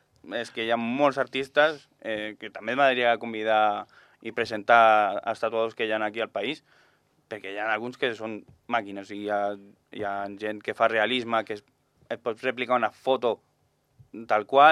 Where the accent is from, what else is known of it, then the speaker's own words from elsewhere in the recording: Badalona, Catalonia, Spain; jo soc de Badalona